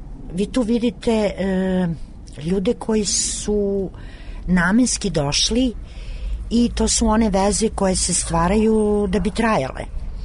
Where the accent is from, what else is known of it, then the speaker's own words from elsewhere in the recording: Kragujevac, Šumadija and Western Serbia, Serbia; pošto sam ja rodom iz Kragujevca, ti moji školski drugovi i drugarice tih 90-ih